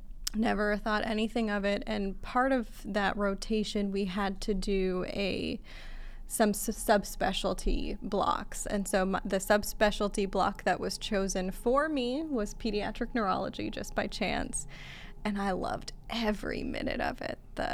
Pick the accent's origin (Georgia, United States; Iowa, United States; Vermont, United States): Iowa, United States; also born or lived in Egypt; Yeah, so I was born in Egypt, and then my parents immigrated to small town Iowa